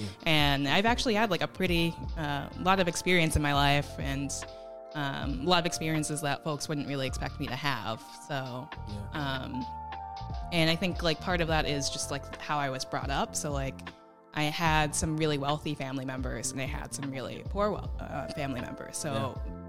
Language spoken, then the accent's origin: English; Massachusetts, United States; I'm from the South Shore in Massachusetts, so in between Boston and Cape Cod. That's where I grew up.